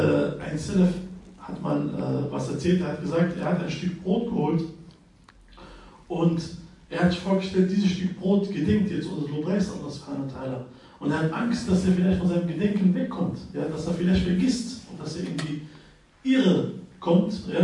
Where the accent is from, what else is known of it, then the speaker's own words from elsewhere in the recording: Morocco; Da, wo ich herkomme, gibt es noch viele. Aus dem Marokko haben wir viele Esel.